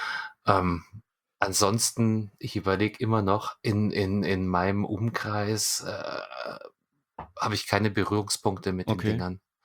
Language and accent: German; Munich, Bavaria, Germany; ich als Münchner mit Direktzugang zum Marienplatz